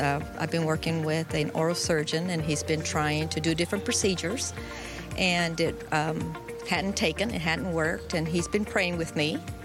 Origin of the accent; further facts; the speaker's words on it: San Marcos, Texas, United States; I'm from San Marcos, Texas.